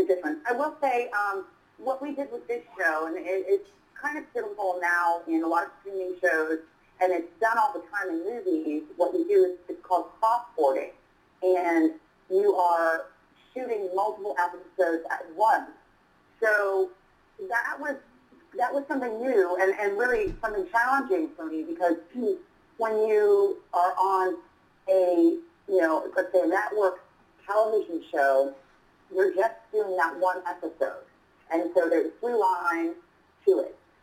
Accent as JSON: {"language": "English", "region": "Florida", "country": "United States", "said": "You know, I'm from Florida, so I'm used to the heat."}